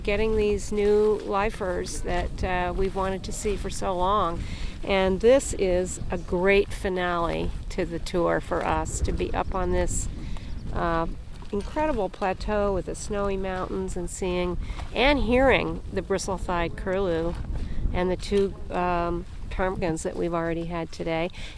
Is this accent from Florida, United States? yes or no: no; Inverness, California, United States; My husband John and I are on this Wings tour. We're from Inverness, California in Marin County.